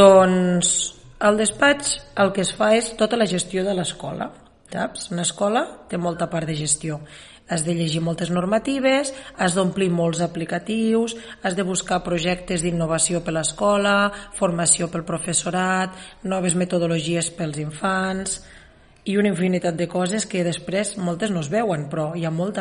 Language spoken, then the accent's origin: Catalan; Guissona, Catalonia, Spain; és que tinc 39 anys, que sóc nativa de Guissona, d'una població de la província de Lleida